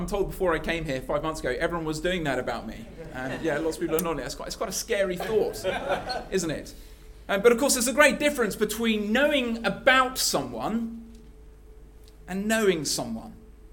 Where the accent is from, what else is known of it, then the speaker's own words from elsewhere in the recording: United Kingdom; Being British, I don't like that sort of personal intrusion into who I am, what I believe.